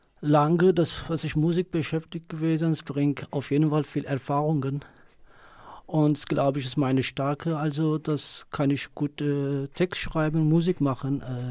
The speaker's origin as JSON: {"language": "German", "country": "Turkey", "moved": "yes", "lives_now": "Germany", "said": "ich komme aus Kurdistan, Teil von Türkei. Ich bin ein kurdischer Sänger, Songwriter und Musiker."}